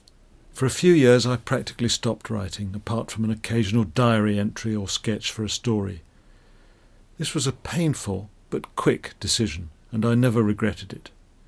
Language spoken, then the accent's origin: English; South East England, United Kingdom; I was brought up in Kent, in a house with a big garden where we kept chickens, a dog, a tortoise, a pond full of goldfish, and several cats.